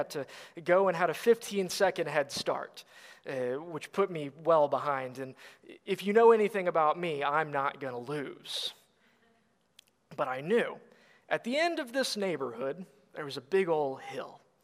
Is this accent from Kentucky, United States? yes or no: no; Peachtree City, Georgia, United States; also born or lived in Plano; I grew up in a town called Peachtree City, Georgia. I was born in Plano. We moved there in like 2008.